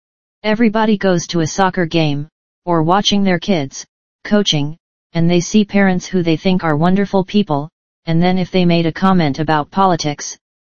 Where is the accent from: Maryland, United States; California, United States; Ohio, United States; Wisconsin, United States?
California, United States; Take me. I am an American, Jewish, Caucasian, male, Californian.